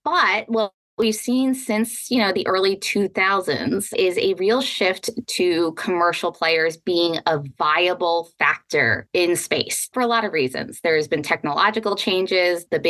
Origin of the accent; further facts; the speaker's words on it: Florida, United States; I grew up in Florida, one of the rare, you know, actual Floridians born and raised there, and grew up watching space shuttles launch all the time.